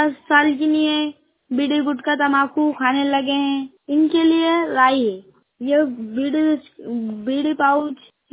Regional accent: Indore, Madhya Pradesh, India; मैं बिस्तरा काकड़ से हूँ, इंदौर से।

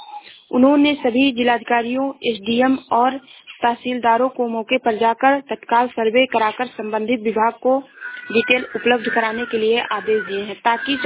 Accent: Shravasti, Uttar Pradesh, India; मैं जिला श्रावस्ती से हूँ।

